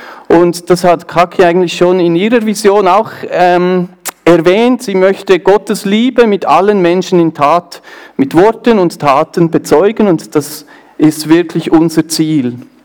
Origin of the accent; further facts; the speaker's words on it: Bern, Switzerland; accent: Bernese; Ich komme aus dem Emmental. Das heißt, ihr hört das vielleicht so, die Schweizer, dass ich da Berner Dialekt in mein Hochdeutsch reinbringe.